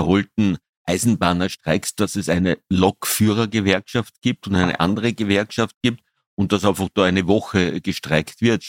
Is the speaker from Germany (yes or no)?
no; Austria; Man merkt es ja als Österreicher ein bisschen